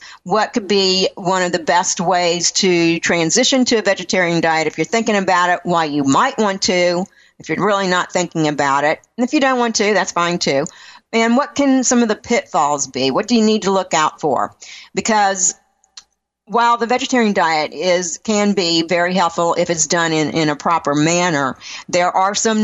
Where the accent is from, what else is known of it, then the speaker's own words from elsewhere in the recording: Southeast, United States; because I was raised on the East Coast where you guys are out there, but I was Southeast, North Carolina, Virginia, that kind of thing.